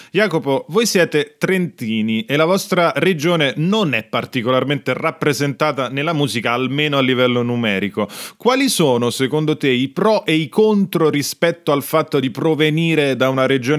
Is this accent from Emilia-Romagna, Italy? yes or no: no; Rome, Lazio, Italy; born there; io sono romano di nascita